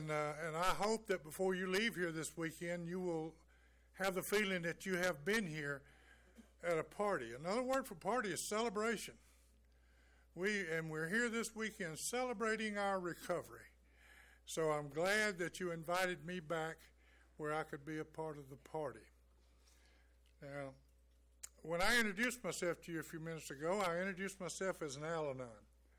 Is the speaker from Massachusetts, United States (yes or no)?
no; West Bluffton, Alabama, United States; I'm an Illinois from West Bluffton, Alabama